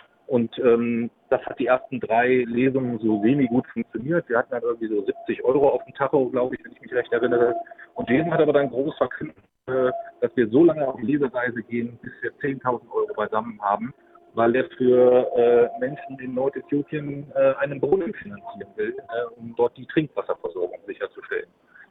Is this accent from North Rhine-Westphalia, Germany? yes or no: no; Hesse, Germany; Wir kommen aus Nordhessen